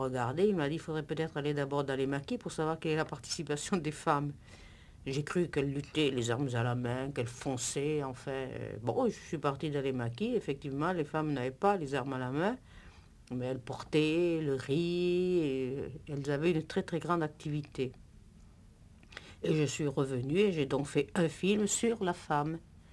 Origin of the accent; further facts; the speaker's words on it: Guadeloupe; Je suis guadeloupéenne, ça suffit.